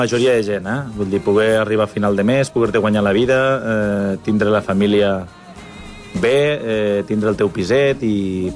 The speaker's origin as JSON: {"language": "Catalan", "town": "Tortosa", "region": "Catalonia", "country": "Spain", "said": "Jo sóc de Tortosa, m'agradaria, no? L'equip del poble"}